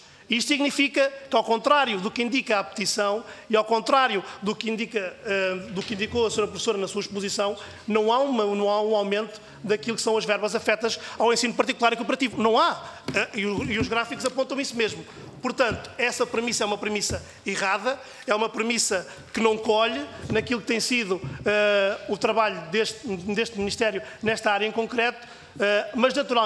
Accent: Leiria, Portugal; que eu também sou do distrito de Leiria, conheço bem a realidade do nosso distrito

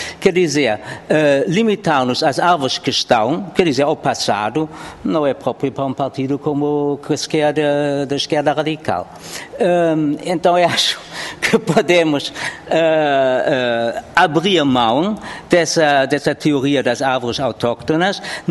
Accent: Germany; Eu venho da Alemanha.

